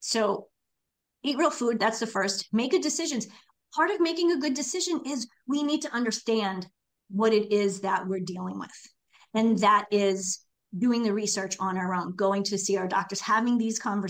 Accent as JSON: {"language": "English", "region": "New York", "country": "United States", "said": "I'm from New York, so I do this a lot."}